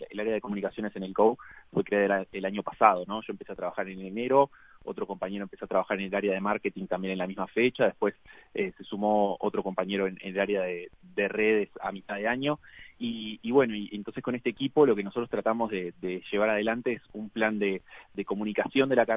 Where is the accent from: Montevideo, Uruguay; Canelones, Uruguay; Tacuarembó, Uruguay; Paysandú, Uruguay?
Montevideo, Uruguay; now in Maldonado, Uruguay; Yo soy de Montevideo, ahora vivo en Maldonado